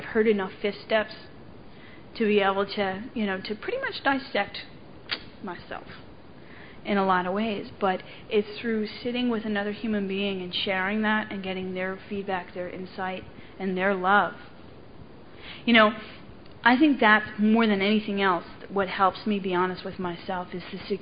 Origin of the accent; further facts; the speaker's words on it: Ireland; I'm sarcastic, I'm Irish